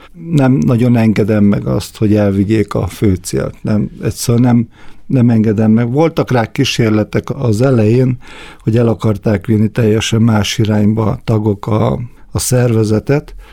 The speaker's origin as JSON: {"language": "Hungarian", "town": "Miskolc", "region": "Borsod-Abaúj-Zemplén", "country": "Hungary", "tie": "born or raised there", "said": "Én világéletemben miskolci voltam, itt születtem, egyszer imádom ezt a várost"}